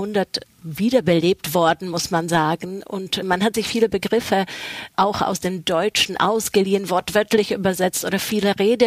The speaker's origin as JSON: {"language": "German", "country": "Czechia", "first_language": "Czech", "second_language": "German", "said": "als ich Deutsch gelernt habe, habe ich verstanden, wie viele deutsche Wörter eigentlich in meiner Muttersprache vorkommen. Du hast im Tschechischen eine gesprochene Sprache und eine Schriftsprache."}